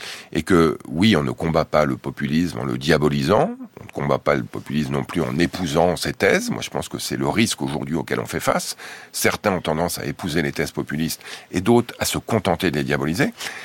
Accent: France; J'ai grandi en France, vous l'avez dit, en banlieue, je connais bien la France.

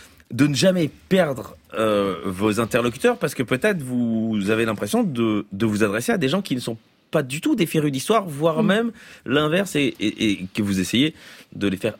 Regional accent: Belgium; j'ai l'impression, en tant que Belge, donc que les Français, vous êtes assez passionnés par ça.

